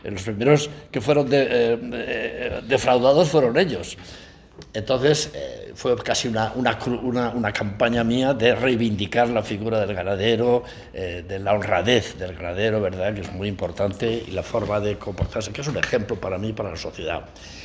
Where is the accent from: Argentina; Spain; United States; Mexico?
Spain; León, Castile and León; yo personalmente también soy de esta comunidad. Yo soy leonés de origen y toda mi familia es de allí y tengo unos vínculos con esta tierra, pues bueno, pues familiares de toda la vida